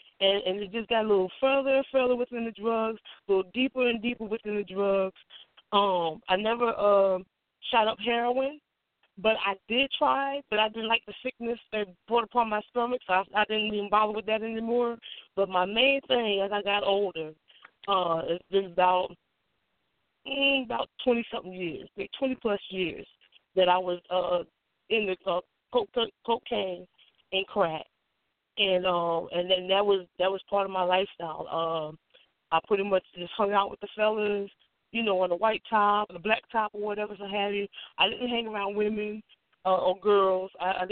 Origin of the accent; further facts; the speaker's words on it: New Jersey, United States; I grew up in New Jersey. And a part of my growing up in New Jersey, as a young teenager